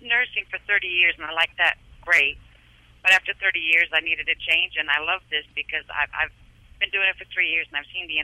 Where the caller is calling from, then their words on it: Maryland, United States; Right now I'm calling in from Maryland.